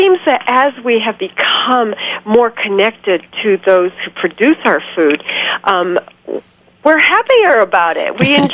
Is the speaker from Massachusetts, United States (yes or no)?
no; California, United States; And I grew up in California. We always had a fabulous garden. And of course, things grow beautifully there, not like New Mexico.